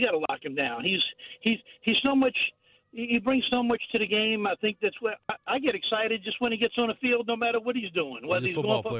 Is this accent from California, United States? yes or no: no; New Orleans, Louisiana, United States; I'm born and raised in New Orleans, and I love Mardi Gras